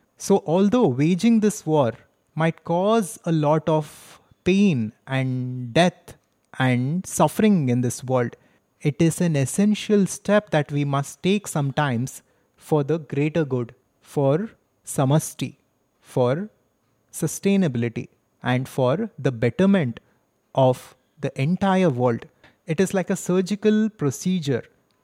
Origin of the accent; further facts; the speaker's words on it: India; Of course, as an Indian, I completely stand with my country and I support what India decides to do.